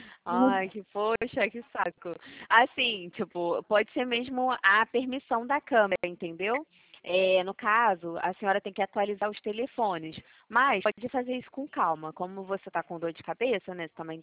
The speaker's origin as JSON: {"language": "Portuguese", "region": "Rio de Janeiro", "country": "Brazil", "said": "eu sou do Rio de Janeiro"}